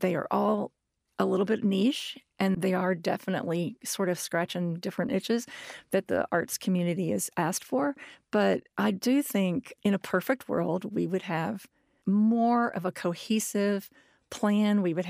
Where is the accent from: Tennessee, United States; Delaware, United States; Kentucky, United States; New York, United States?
Kentucky, United States; Lexington; I mean, I'm from Lexington, but I've lived some other places.